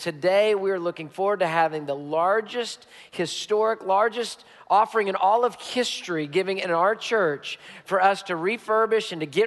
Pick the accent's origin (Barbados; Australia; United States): United States; Houston, Texas; I'm a native Houstonian. I love our city. You don't get any more Houston than me. I was born in Herman Hospital, raised in Houston, been here my whole life